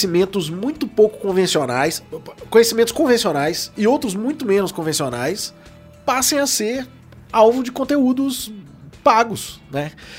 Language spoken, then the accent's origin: Portuguese; Minas Gerais, Brazil; Mas imagina, eu sou mineiro, em Minas Gerais nós temos mais de 800 municípios.